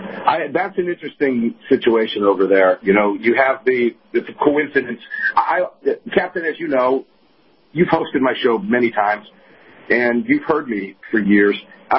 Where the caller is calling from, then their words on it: Georgia, United States; Yeah, I'm near Atlanta. I'm not from Atlanta.